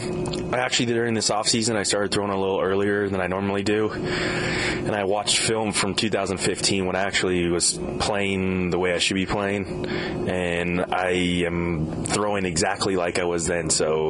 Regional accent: Idaho, United States; also born or lived in Oregon / Arizona; now in Maine, United States; No, I grew up in Idaho, and we actually had quite a bit of snow, and then I went to Oregon State, and it rained all the time. And then I lived in Arizona for a few years, and then now I live in Maine, actually.

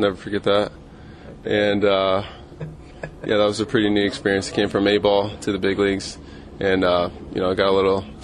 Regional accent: Maryland, United States; Well, I'm from the Maryland area, and I went to University of Maryland.

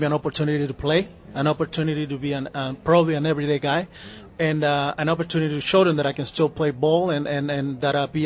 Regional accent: Venezuela; one of the guys that I grew up watching in Venezuela

